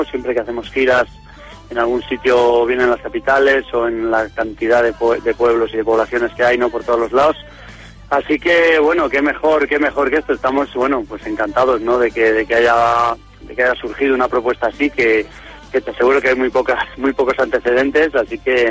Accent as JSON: {"language": "Spanish", "region": "Castile and León", "country": "Spain", "tie": "born or raised there", "said": "en mi pueblo, que es un pueblo de Soria, pues hay un centro cultural de una peña de gente de allí del pueblo"}